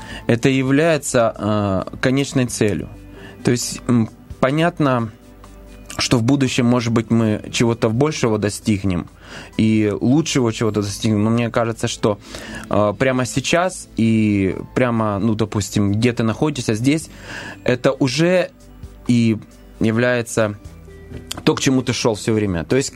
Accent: Donetsk, Donetsk Oblast, Ukraine; also born or lived in Crimea; Я человек из Донецка, и в Донецке свой менталитет, а в Крыму, где жил, немножко другой, более сдержанный, более интеллигентный менталитет.

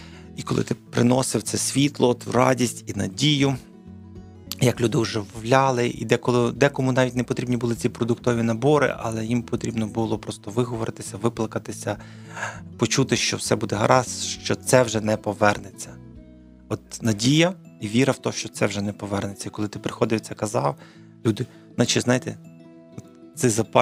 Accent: Lviv, Lviv Oblast, Ukraine; ми виїхали до Львова, звідки ми родом, скажімо так, ми були в батьків.

